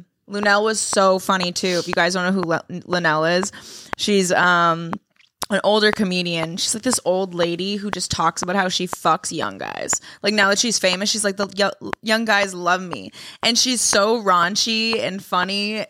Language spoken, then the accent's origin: English; Boston, Massachusetts, United States; born there; So I was like, oh, I was born in Boston. And every time I tell people that they're confused... Because they're like, you don't sound like you're from Boston.